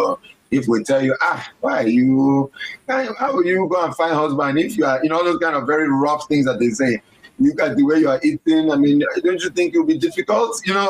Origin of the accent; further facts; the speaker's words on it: Nigeria; And it's because there is such a thing as Nigerian exceptionalism. And I think that Nigerians need to talk about it like that. So we can also own it a little more and understand why we push our kids.